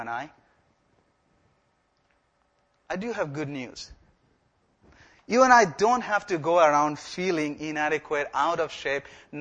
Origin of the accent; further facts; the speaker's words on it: India; because I'm international. I come from India.